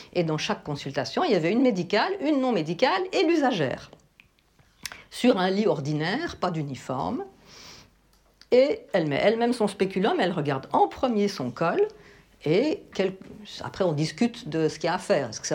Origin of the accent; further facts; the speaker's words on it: Geneva, Switzerland; Chez nous, à Genève, ça commence en 70-71.